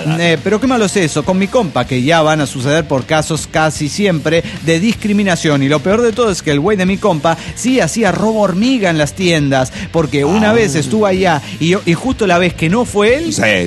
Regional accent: Barranqueras, Chaco, Argentina; En el Chaco, ¿cómo andan?

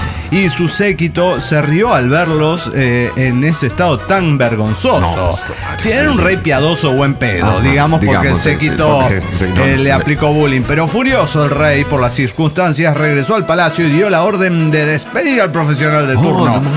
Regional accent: Tarija, Bolivia; de Tarija, Bolivia.

